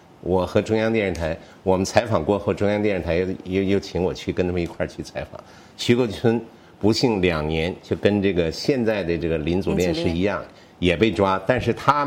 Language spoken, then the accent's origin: Chinese; Harbin, Heilongjiang, China; 就是我的家乡哈尔滨有2个村已经搞过这个实验